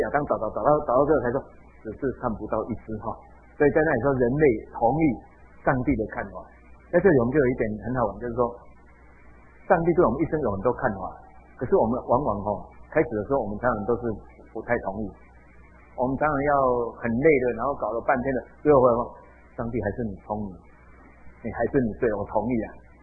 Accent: Taiwan; 我们台湾人也是一样

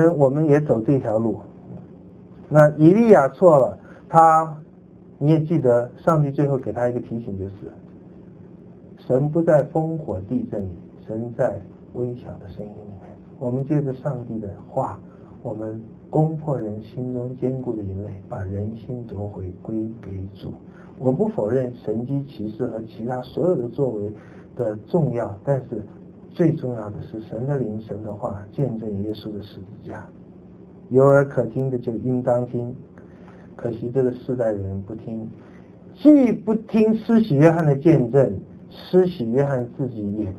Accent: Taiwan; 我们台湾人比较迷信点

